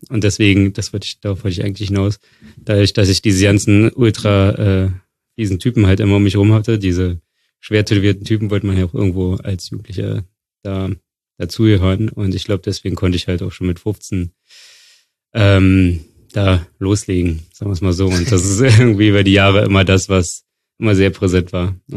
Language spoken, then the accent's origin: German; Wildau, Brandenburg, Germany; Ich komme aus Wildau. In Brandenburg.